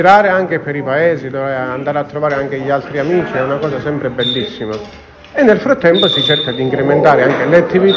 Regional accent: Enna, Sicily, Italy; provengo da Enna.

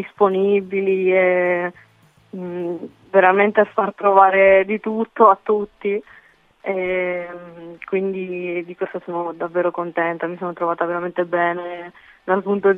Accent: Calabria, Italy; now in Lucca, Italy; io vivo da settembre a Lucca, praticamente meno, cioè un anno, da settembre dell'anno scorso, se no sono calabrese.

